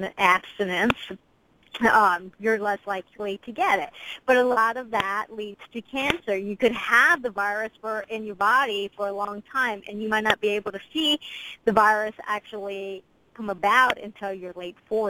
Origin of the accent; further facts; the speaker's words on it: United States; which is nice as an American to have